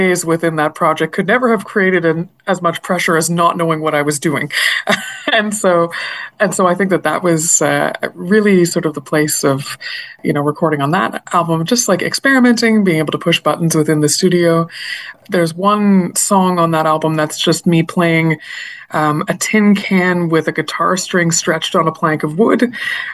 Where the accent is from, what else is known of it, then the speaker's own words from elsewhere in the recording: Peterborough, Ontario, Canada; I moved back to my hometown, Peterborough, in 2010 after, a stint in the big city doing university things.